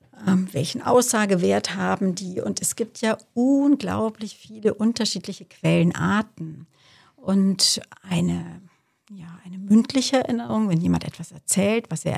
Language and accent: German; Wassertrüdingen, Bavaria, Germany; ich bin hier in Wasserdrüdingen zur Schule gegangen